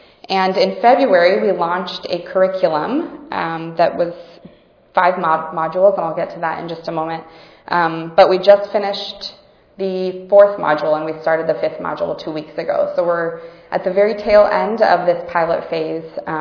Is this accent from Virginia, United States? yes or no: no; Oregon, United States; now in Wisconsin, United States; I am a Population Health Service Fellow through the University of Wisconsin. I'm originally from Oregon, born and raised there and currently living in Wisconsin.